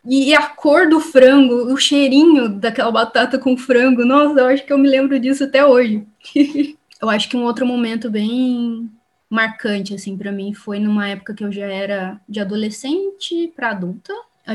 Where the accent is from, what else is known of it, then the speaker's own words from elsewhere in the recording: Taubaté, São Paulo, Brazil; moved away as an adult; now in Berlin, Germany; eu sou do interior de São Paulo, Taubaté. Eu tenho 31 anos e estou aqui em Berlim agora há 2 anos.